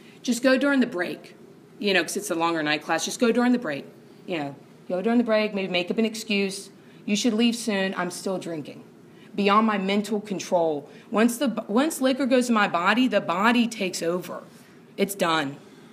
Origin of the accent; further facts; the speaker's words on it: North Carolina, United States; And I'm from North Carolina, right?